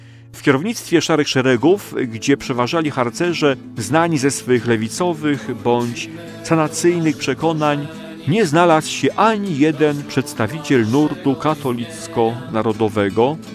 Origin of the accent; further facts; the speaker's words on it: Błaszki, Łódź Voivodeship, Poland; moim rodzinnym miasteczkiem są Błaszki